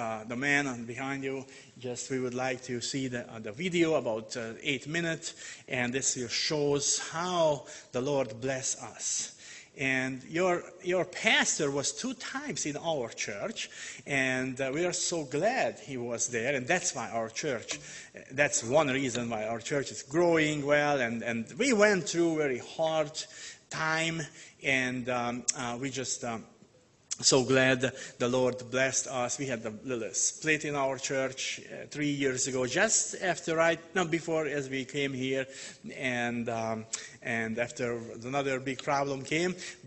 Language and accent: English; Hungary; English is a second language; moved away; I'm a missionary from Hungary. I'm born in Hungary and raised up in Hungary